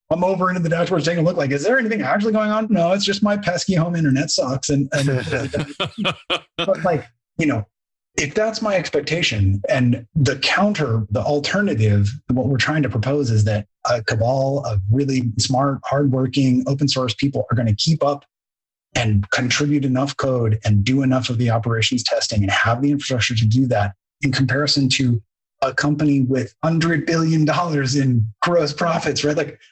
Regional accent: Seattle, Washington, United States; now in Santa Barbara, United States; I grew up in Seattle and I just got tired of the rain. And so we interviewed and looked at spots and we liked Santa Barbara. So we moved to Santa Barbara

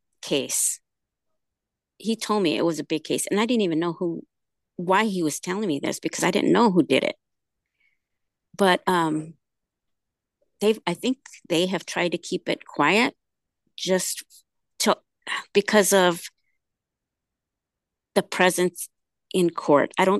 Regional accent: California, United States; A Mother's Voice goes to Sacramento, because I'm from California.

